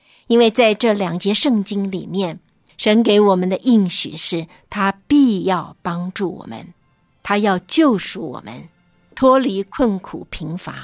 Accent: China; 中庸之道是我们中国人常常都在谈的

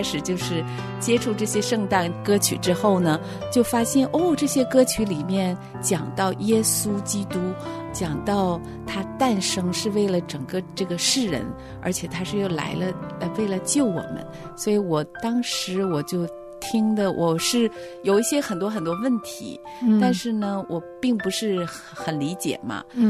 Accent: Harbin, Heilongjiang, China; 我是在中国哈尔滨出生长大的。

